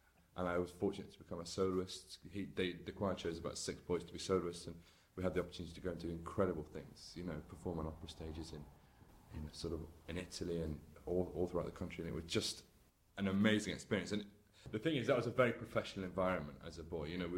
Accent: England, United Kingdom; accent: northern; I would honestly say fortune, luck, in my northern accent there

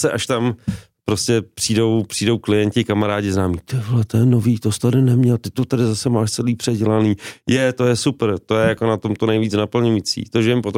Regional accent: Prague, Czechia; Pražák a je to jako v Praze obrovská výjimka, jsem dokonce narozený v Praze.

